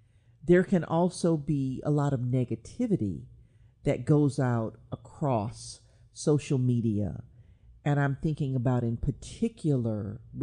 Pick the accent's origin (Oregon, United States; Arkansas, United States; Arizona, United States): Arkansas, United States; I didn't face as a girl growing up in Arkansas in the 1970s